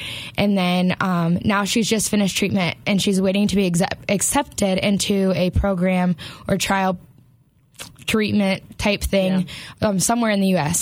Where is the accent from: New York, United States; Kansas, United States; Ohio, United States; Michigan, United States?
Michigan, United States; Watervliet; I'm from Watervliet. Okay. I'm a Watervliet native. I'm also the Watervliet varsity cheerleading coach.